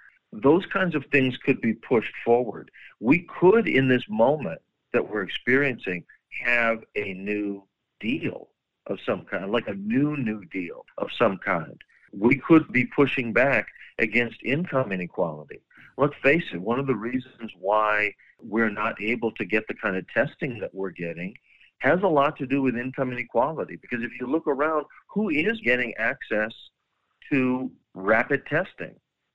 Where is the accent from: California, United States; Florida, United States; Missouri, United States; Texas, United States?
California, United States; San Francisco; I have not been into my hometown of San Francisco yet to observe things.